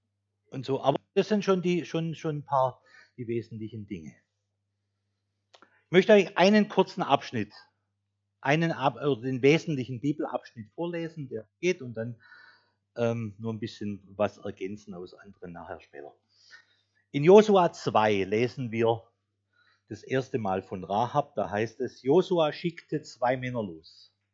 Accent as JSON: {"language": "German", "country": "Germany", "said": "Und damit habe ich natürlich als Deutscher sofort ein klares Bild vor Augen."}